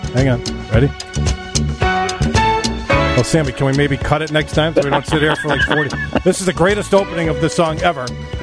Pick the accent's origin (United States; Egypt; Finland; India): United States; New York; born there; I was born in New York, so I've got relatives in New York